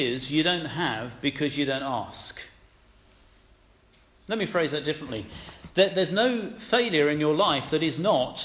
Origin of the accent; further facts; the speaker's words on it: United Kingdom; We're British. We've got to be better.